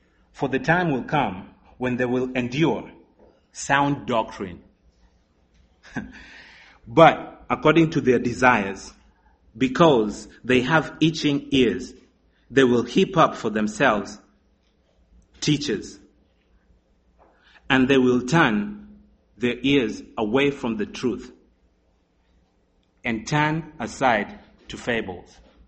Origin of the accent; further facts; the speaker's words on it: Kenya; born there; I was born in Kenya.